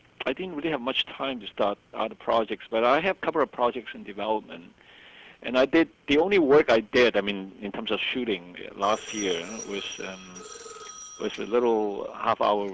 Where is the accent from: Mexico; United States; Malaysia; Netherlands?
Malaysia; Penang; Don't forget, I'm from an island. I'm from Penang.